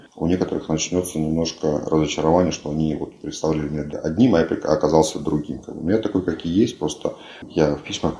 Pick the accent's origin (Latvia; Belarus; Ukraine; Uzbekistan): Ukraine; что я украинец, как бы, да, за своих